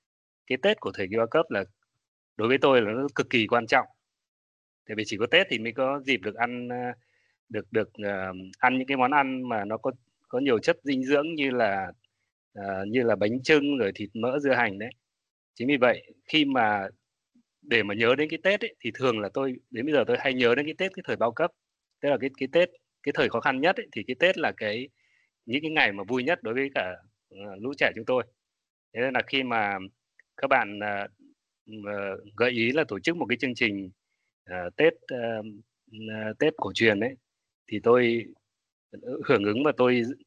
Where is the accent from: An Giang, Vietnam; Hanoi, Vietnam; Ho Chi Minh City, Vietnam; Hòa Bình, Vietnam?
Hanoi, Vietnam; now in Melbourne, Australia; tôi đến từ Hà Nội. Thì tôi sang Melbourne được 8 năm rồi, năm nay là năm thứ 8 rồi.